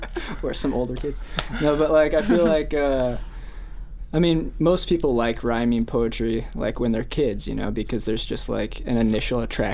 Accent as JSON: {"language": "English", "region": "Utah", "country": "United States", "tie": "born or raised there", "said": "I think I grew up in Utah, and so I always kind of grew up with this feeling"}